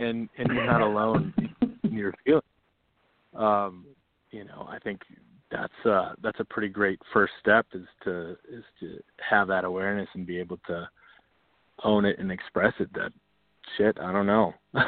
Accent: North Dakota, United States; I grew up in North Dakota, and I have an uncle test. I call it the uncle test, and it's that when we put something out in the world, would my uncle in a bar in North Dakota, you know, give it an ear?

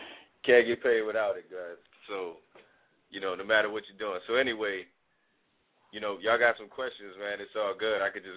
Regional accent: New Orleans, Louisiana, United States; now in Austin, United States; But I'm from New Orleans. I'm in Austin.

